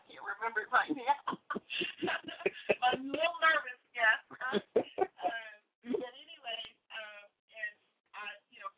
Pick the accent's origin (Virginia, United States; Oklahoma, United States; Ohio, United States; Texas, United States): Texas, United States; Liberty; I am originally from Texas, born in Liberty. I'm 50 years old.